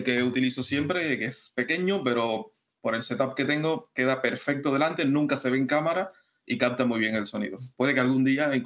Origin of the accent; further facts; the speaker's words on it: Cuba; Yo era muy chamaco todavía, vivía en Cuba, no teníamos ni siquiera acceso a internet